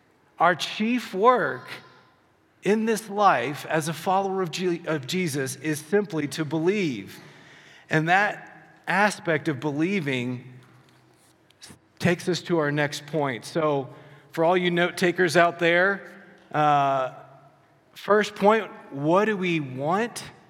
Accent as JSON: {"language": "English", "region": "Southeast", "country": "United States", "tie": "born or raised there", "said": "I know growing up in the Southeast, one of the funny things that would happen pretty regularly is that you're literally just finishing breakfast"}